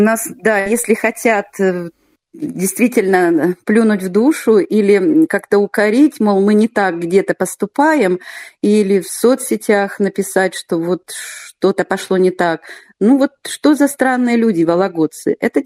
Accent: Vologda, Vologda Oblast, Russia; Я действительно вологжанка, влюбленная в свой город

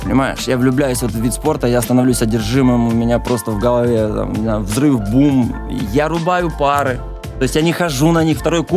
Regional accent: Bryanka, Luhansk Oblast, Ukraine; moved away as an adult; Луганская область, город Брянка. И маленький такой шахтерский городочек. В 11-м году сюда приехал учиться.

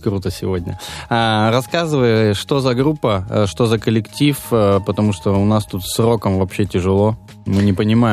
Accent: Veliky Novgorod, Novgorod Oblast, Russia; а я из Великого Новгорода, и туда не так удобно

